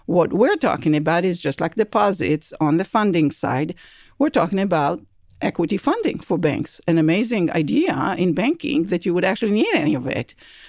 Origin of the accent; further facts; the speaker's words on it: California, United States; I come from Silicon Valley